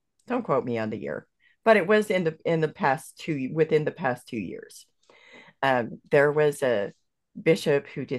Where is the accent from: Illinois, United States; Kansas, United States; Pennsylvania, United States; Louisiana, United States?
Pennsylvania, United States; also born or lived in Wisconsin; I was born in Pennsylvania. I lived in three different Amish settlements in Western Pennsylvania. And I also lived in two different Amish settlements in Wisconsin.